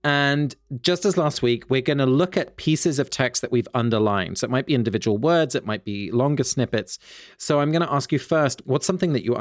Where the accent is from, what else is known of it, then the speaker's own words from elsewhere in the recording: South East England, United Kingdom; picking blackberries in the hedgerows kind of between the fields near where I grew up in Sussex